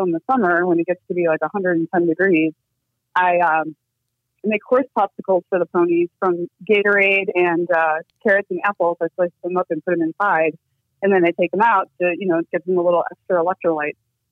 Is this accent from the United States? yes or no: yes; Michigan, United States; now in Arizona, United States; And I'm originally from Michigan, from the Midwest. So moving to Arizona was a bit of a, horse keeping culture shock